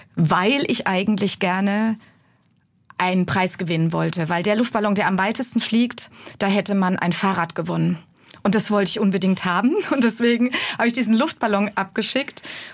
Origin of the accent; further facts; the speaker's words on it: Dossenheim, Baden-Württemberg, Germany; weil ich komme aus der Kurpfalz. Das sind kurpfälzische traditionelle Rezepte.